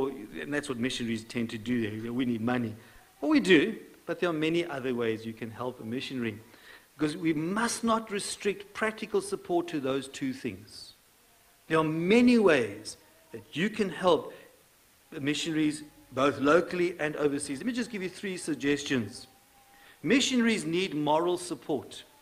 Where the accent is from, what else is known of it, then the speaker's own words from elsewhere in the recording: Durban, KwaZulu-Natal, South Africa; I come from the Durban area, in KwaZulu-Natal.